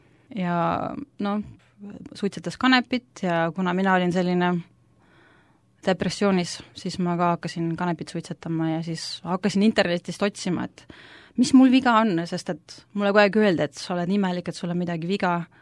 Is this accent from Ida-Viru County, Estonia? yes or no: no; Pilistvere, Viljandi County, Estonia; also born or lived in Rakke; Ma olen pärit Pilistvere kandist, aga enne seda olen ka Rakkes elanud väiksena. Ja ma olen 3 aastat kristlane